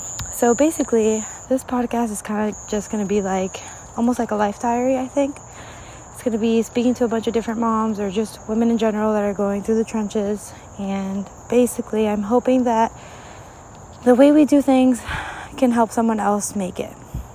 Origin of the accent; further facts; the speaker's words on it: Mexico; I grew up in Mexico.